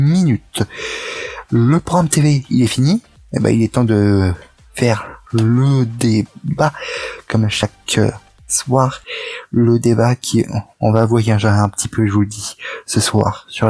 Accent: Belgium; Je suis belge, ma foi.

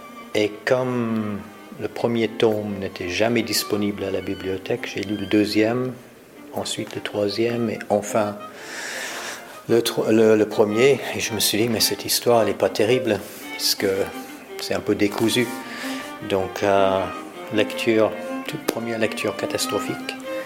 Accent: Vancouver, British Columbia, Canada; now in Europe; ma présence en Europe, je crois, est due au fait que je trouve beaucoup plus nourrissant que mon pays d'origine. Vancouver, c'est un coin très très chouette

